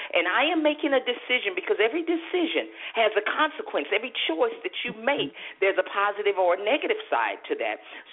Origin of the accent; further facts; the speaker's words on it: Fort Pierce, Florida, United States; I ended up putting myself through the junior college there in my hometown of Fort Pierce, Florida.